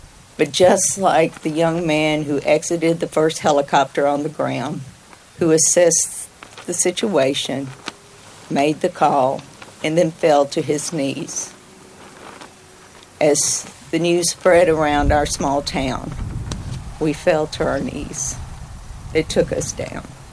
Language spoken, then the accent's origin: English; Kentucky, United States; You know, growing up in Trigg County, in southern Trigg County, I lived just right down the road.